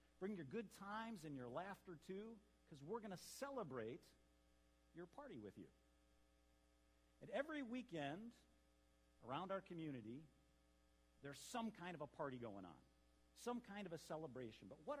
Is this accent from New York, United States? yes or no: no; Lansing, Michigan, United States; now in Petoskey, United States; We're from the Lansing area. We get snow there as well, but you get a lot more snow up here.